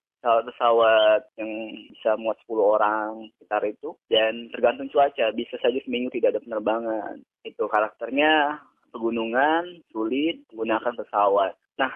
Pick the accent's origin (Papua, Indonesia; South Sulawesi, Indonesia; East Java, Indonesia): Papua, Indonesia; Abid Pasik; nama desa saya itu Abid Pasik. Distriknya atau kecamatannya itu Pepera, itu ada 7 desa. Saya di pusat desa, di pusat distrik. Desanya Abid Pasik itu pusat distrik.